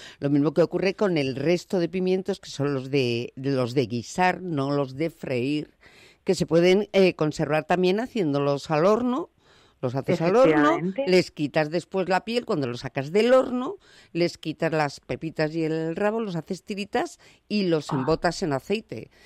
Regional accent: Gernika, Basque Country, Spain; Oye, y luego están los pimientos de mi tierra, los pimientos de Guernica.

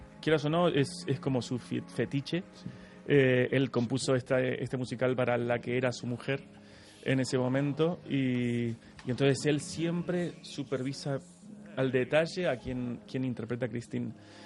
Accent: Argentina; soy más argentino que el mate.

